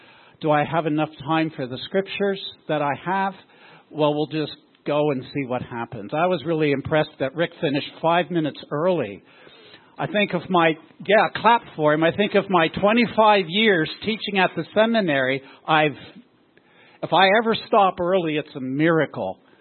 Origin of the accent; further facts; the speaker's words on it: Lancaster, Pennsylvania, United States; Out in Lancaster, I'm from Lancaster, Pennsylvania, and we've had limited mornings with the sun rising.